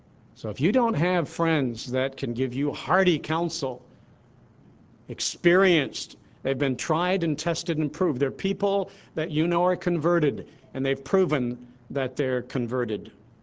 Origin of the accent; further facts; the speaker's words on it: Tennessee, United States; She's from Missouri, and I'm from Tennessee. And we both have pretty good mules in those states.